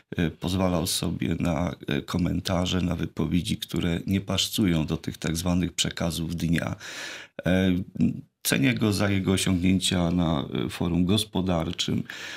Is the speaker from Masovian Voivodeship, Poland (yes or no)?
no; Lubsko, Lubusz Voivodeship, Poland; Obaj pochodzimy z Lubska, to taka ciekawość. Gdzie urodziliśmy się w Lubsku.